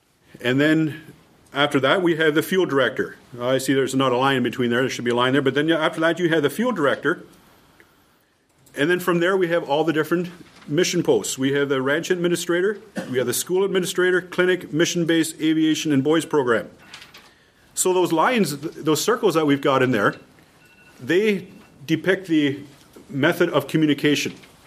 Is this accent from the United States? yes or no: no; Canada; This is in Guatemala. I'm from Canada. There's this great distance between us.